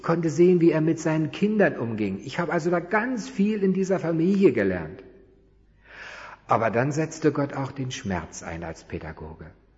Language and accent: German; Northern Germany, Germany; Ich komme oben aus Norddeutschland.